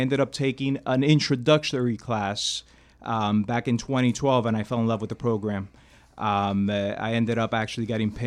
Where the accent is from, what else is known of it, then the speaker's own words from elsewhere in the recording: Miami, Florida, United States; I was born and raised in Miami.